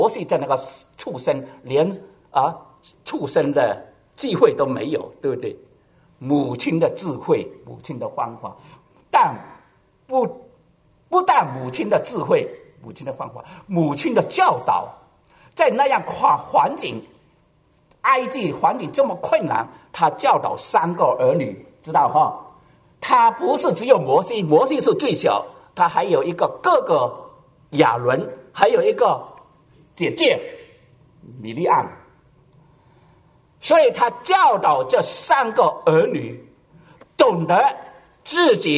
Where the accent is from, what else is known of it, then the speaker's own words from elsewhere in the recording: China; 这就是我们中国人所讲的是什么？有其母必有其女